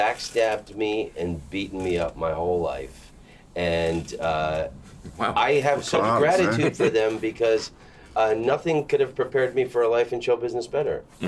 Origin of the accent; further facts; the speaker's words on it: Florida, United States; It was a little citrus farming town where I grew up. Like it's 18 miles east of Orlando, and then Orlando expanded.